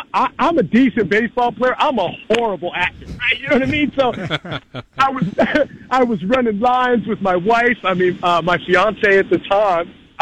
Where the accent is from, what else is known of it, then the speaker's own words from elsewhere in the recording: West Virginia, United States; I'm just a little dude. I'm a dude from West Virginia, bro.